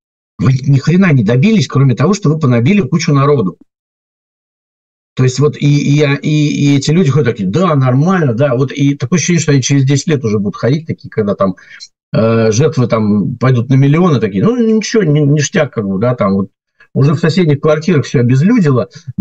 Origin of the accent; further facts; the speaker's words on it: Saint Petersburg, Russia; ну, в силу того, что я питерец, да, у меня знакомые оттуда